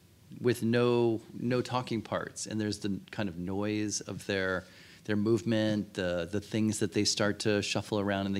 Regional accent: Cincinnati, Ohio, United States; Growing up in Cincinnati, I was about 2 hours away from Bloomington, and that seemed like a far away place.

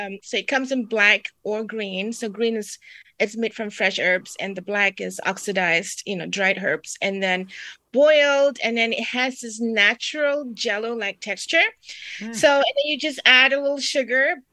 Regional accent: Singapore; So I'm from Singapore, right? So I'm supposed to be okay with this heat, but I'm not.

